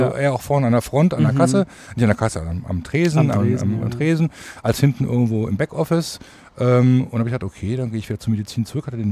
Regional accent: Mönchengladbach, North Rhine-Westphalia, Germany; also born or lived in Düsseldorf; now in Bad Oeynhausen, Germany; Ich komme ursprünglich aus Mönchengladbach, also vom Rheinland, habe aber dann in Düsseldorf studiert und bin jetzt seit über 20 Jahren, nächstes Jahr fast 25 Jahre in Bad Oeynhausen, also aus Westfalen-Lippe und habe auch da seit 2007 meine Praxis.

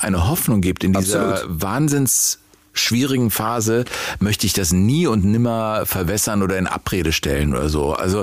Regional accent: Sweden; Ich bin ja auch Schwede.

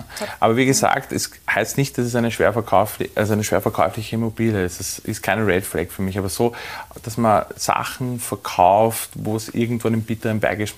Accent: Mödling, Lower Austria, Austria; ich komme aus Mödling, ja

